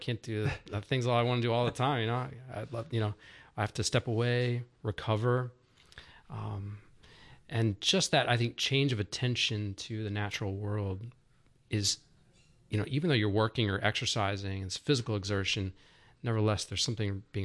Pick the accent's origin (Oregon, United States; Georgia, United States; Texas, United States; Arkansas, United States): Georgia, United States; Roswell; Growing up around Roswell, my uncle, he taught us how to fly fish, my brother and I.